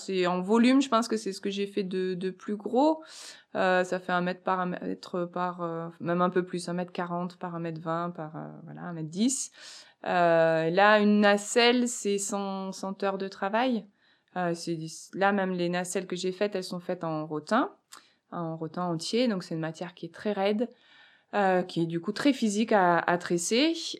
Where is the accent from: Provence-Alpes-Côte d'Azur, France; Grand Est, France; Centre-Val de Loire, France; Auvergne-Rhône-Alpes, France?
Auvergne-Rhône-Alpes, France; j'ai grandi en Auvergne, dans le Puy-de-Dôme, et qu'il y a la chaîne des Puys.